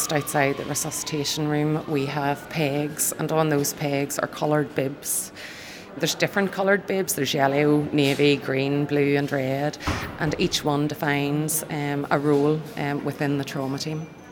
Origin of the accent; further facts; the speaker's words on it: Northern Ireland, United Kingdom; growing up in Northern Ireland, probably to do with the security risk, watching your dad check under your car every day.